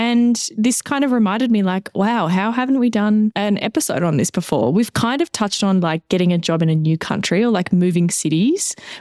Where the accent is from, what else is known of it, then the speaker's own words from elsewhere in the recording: Australia; now in Canada; But I am also an Australian currently in Canada